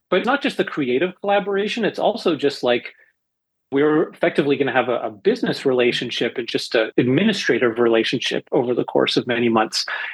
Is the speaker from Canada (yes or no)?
yes; Mississauga, Ontario, Canada; And I grew up in Mississauga